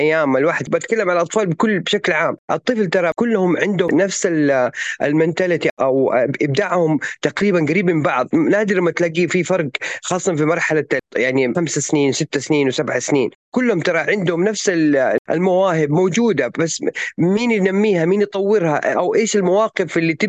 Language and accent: Arabic; Medina, Medina Province, Saudi Arabia; سعودي من مواليد المدينة المنورة عام 1970